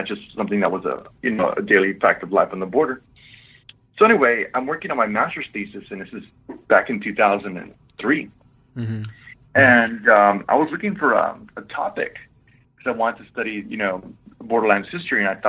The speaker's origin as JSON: {"language": "English", "region": "Texas", "country": "United States", "tie": "born or raised there", "said": "So, I was born and raised in South Texas, and I went to school at Texas A&M International University, and that's the A&M school that's there in Laredo."}